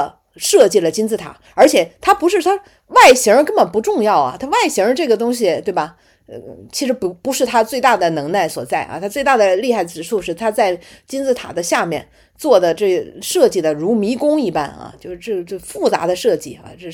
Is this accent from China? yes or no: yes; China; 但我们中国人想的这个如何人是复生的